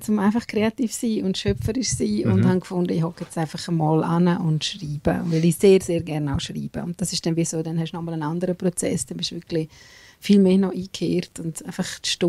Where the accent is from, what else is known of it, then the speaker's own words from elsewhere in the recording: Graubünden, Switzerland; Und im Dezember gehen wir jetzt mal noch auf Graubünden, in meine alte Heimat.